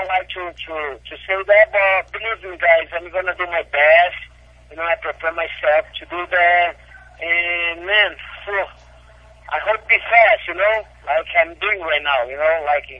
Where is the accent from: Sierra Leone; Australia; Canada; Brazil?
Brazil; now in United States; I am 50 American now and 50 Brazilian, so my American side was, you know, is in my side right now.